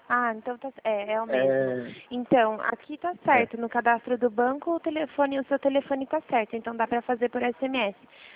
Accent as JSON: {"language": "Portuguese", "town": "Atibaia", "region": "São Paulo", "country": "Brazil", "said": "Isso, sou de Atibaia."}